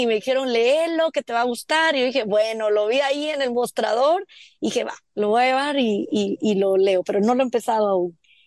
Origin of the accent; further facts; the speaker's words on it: El Progreso, Jutiapa, Guatemala; del Progreso Jutiapa, que ese es el pueblo de donde yo nací. O sea, yo no digo que no soy de Jutiapa, yo digo que soy del Progreso, pero es del Progreso Jutiapa, porque yo ahí crecí, en el barrio y así, en el barrio La Lomita